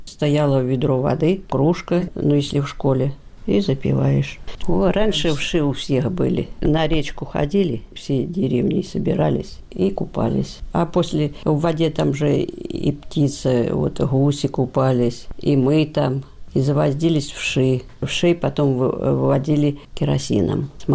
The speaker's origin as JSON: {"language": "Russian", "town": "Milenino", "region": "Kursk Oblast", "country": "Russia", "tie": "born there"}